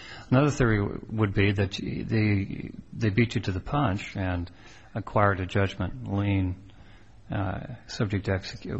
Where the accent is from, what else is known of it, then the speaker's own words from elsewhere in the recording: Montana, United States; I mean, I know what the answer would be in my home state of Montana